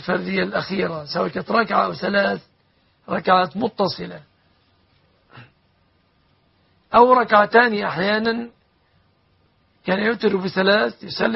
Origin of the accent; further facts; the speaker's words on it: Egypt; بلادنا مصر